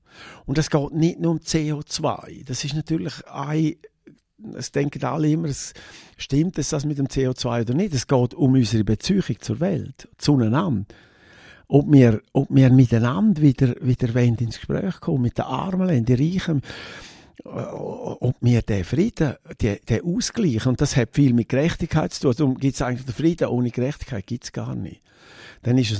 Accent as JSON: {"language": "German", "region": "Graubünden", "country": "Switzerland", "first_language": "Romansh", "second_language": "German", "said": "Ich bin rätoromanisch aufgewachsen, das ist meine Muttersprache."}